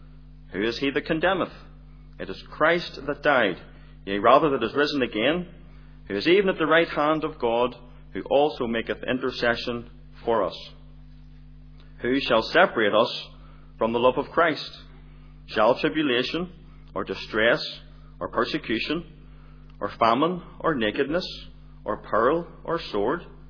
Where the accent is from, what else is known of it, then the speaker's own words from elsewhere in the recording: United States; born there; So I was born in America, have a younger brother born in Canada, have a brother then born back in Northern Ireland, and a sister born over in Papua New Guinea.